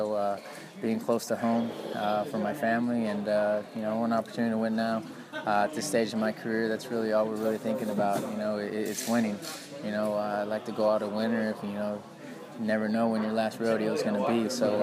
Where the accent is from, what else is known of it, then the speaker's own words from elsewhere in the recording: Brawley, California, United States; I'm a boy from Brawley.